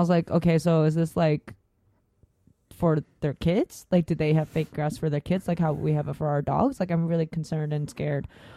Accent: California, United States; I grew up in NorCal and I lived, you know, I love San Francisco.

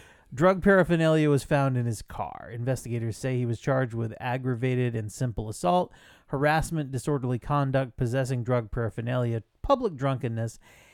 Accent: Scotland, United Kingdom; because I'm Scottish

